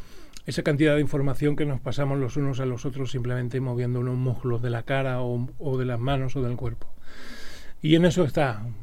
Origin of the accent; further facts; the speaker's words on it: Baza, Andalusia, Spain; en Baza juego en casa, definitivamente. No solo porque, como tú decías, es también mi tierra